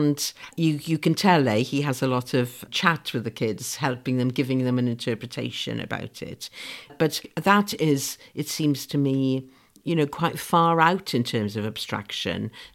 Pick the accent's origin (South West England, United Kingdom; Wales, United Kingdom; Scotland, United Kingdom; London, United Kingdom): Wales, United Kingdom; And actually, I think I'm Welsh, I'm Republican.